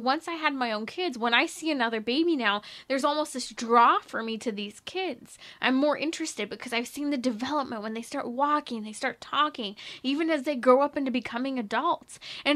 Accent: San Bernardino, California, United States; But I'm also excited because this crisis pregnancy center is in my hometown. That's right, San Bernardino Diocese.

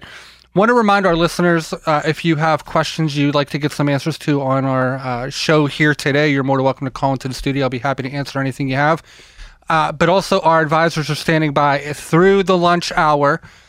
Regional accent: Ireland; it was pretty hardcore because I'm an Irish guy. I love potatoes and anything carb-related I love

